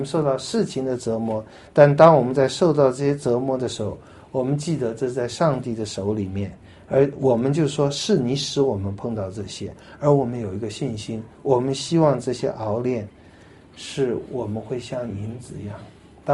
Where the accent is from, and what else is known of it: Taiwan